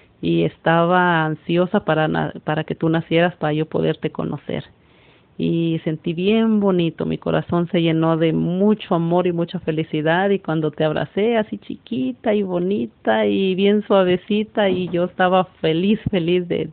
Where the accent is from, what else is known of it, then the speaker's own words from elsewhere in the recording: El Salvador; Yo crecí en El Salvador, Centroamérica, y mi juventud fue una juventud muy bonita. Mi niñez, una niñez, nací en un pueblo chiquito